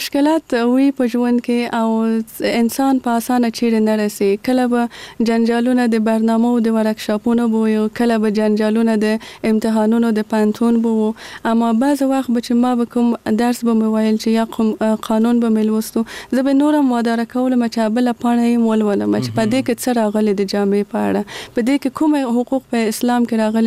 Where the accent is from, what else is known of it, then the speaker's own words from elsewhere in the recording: Kabul, Afghanistan; زه په کابل کې زیږېدلې یم او دلته مې ژوند کړی.